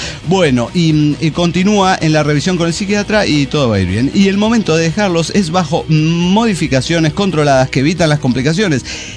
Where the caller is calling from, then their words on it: Cochabamba, Bolivia; de Cochabamba, Bolivia.